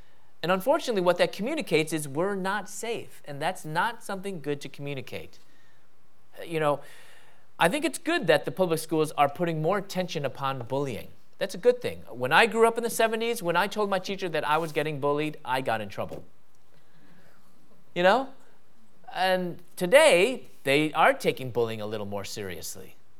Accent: Midwest, United States; I wasn't raised in the Bay Area where, you know, Asians were taking over, the Asian invasion. I was raised in the Midwest where, you know, I guess, you know, we just got lost on our way to the West Coast.

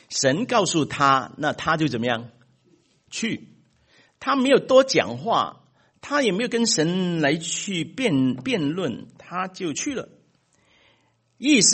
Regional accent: China; 我们中国人呢最能够明白这个了。

